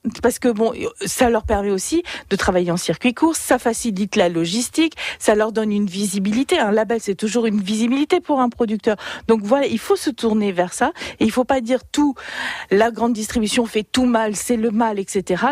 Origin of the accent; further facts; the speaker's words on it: Nouvelle-Aquitaine, France; Ce qu'il y a de bien chez nous en Périgord